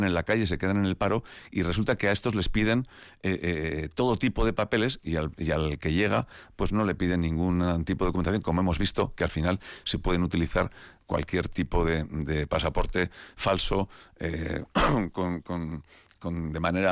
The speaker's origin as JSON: {"language": "Spanish", "region": "Basque Country", "country": "Spain", "said": "y que nos traten a los alaveses como vascos de segunda"}